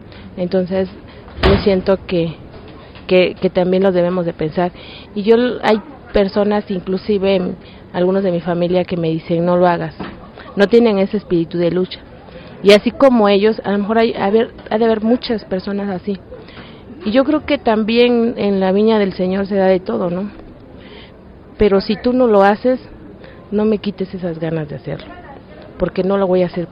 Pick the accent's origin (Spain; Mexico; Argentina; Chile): Mexico; Veracruz; vengo de la Sierra de Songolica.